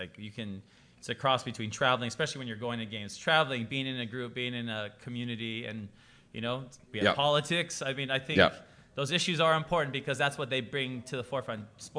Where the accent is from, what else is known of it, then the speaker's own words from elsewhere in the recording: Hawaii, United States; now in Los Angeles, United States; I grew up in Hawaii. We never have a team, so I had to financially stake myself in a team when I got in LA.